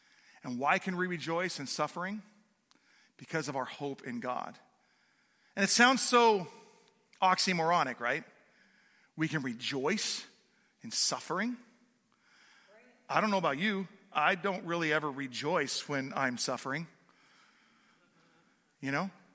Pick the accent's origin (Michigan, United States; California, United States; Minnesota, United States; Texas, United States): California, United States; But I'm from California. You can make fun of me all you want.